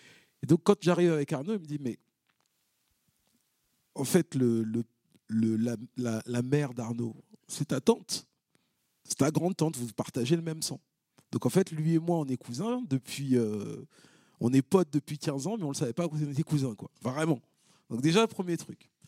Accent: Benin; retourner sur ma terre natale et puis d'aller dire bonjour à mon oncle, m'occuper de la tombe des grands-parents, etc.

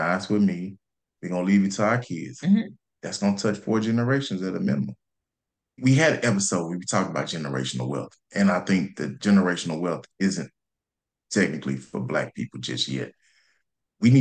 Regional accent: Pine Bluff, Arkansas, United States; one of our legacy projects is we're renovating a 12-unit apartment complex in my hometown of Pine Bluff, Arkansas.

